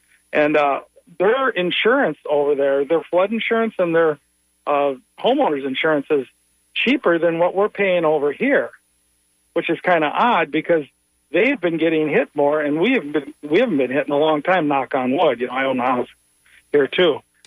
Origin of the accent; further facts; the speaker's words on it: Wisconsin, United States; Up north, I'm from Wisconsin, and up north in Wisconsin